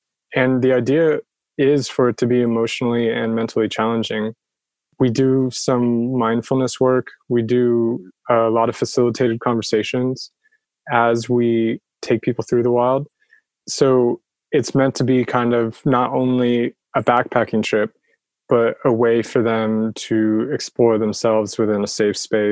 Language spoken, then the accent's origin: English; San Jose, California, United States; although they're kind of in my backyard, I grew up in San Jose, I had not spent a lot of time in.